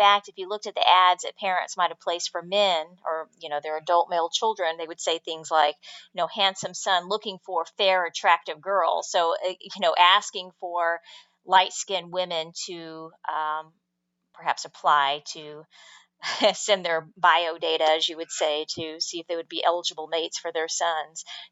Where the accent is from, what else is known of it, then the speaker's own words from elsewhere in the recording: United States; And I talk about my own experience growing up in the United States.